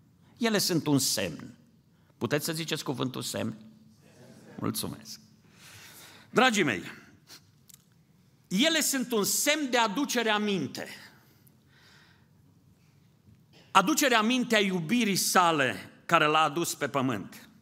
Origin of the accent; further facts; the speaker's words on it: Transylvania, Romania; m-am dus acasă în satul meu transilvan, pe Valea Someșului